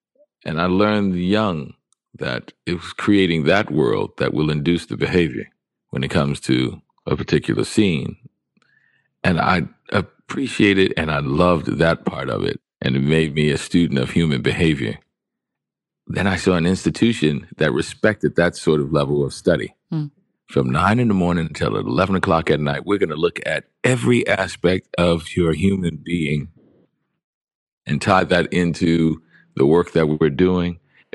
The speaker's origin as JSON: {"language": "English", "town": "New Orleans", "region": "Louisiana", "country": "United States", "said": "Because I was being from New Orleans."}